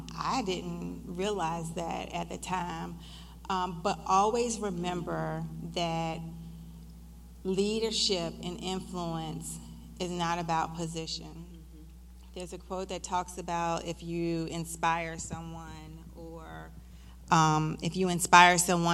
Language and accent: English; Varina, Virginia, United States; I grew up in Verina, and I'm like, I've got to go in the inner city.